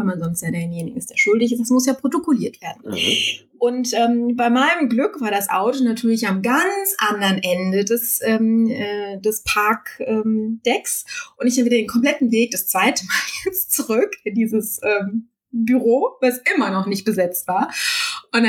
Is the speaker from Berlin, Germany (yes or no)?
no; Düsseldorf, North Rhine-Westphalia, Germany; also ich komme aus Düsseldorf